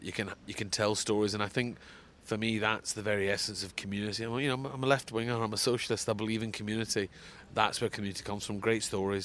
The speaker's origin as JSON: {"language": "English", "town": "Glasgow", "region": "Scotland", "country": "United Kingdom", "said": "Well, I come from Glasgow. I'm precisely from Glasgow."}